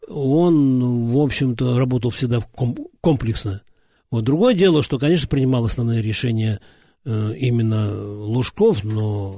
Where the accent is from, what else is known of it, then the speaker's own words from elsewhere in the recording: Novotroitsk, Orenburg Oblast, Russia; Потом еще вот в моем родном городе Новотроицке в Оренбургской области